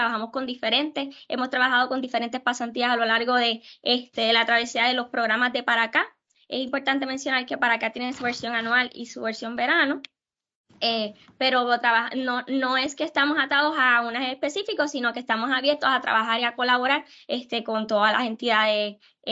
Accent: Mayagüez, Puerto Rico; yo soy estudiante de Mayagüez, vengo de Mayagüez

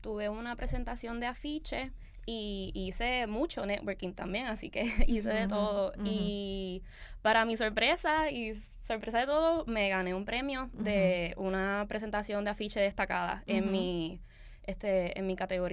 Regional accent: Puerto Rico; yo soy de Puerto Rico, aquí acaba de pasar un desastre natural, pero yo estoy interesada en ir.

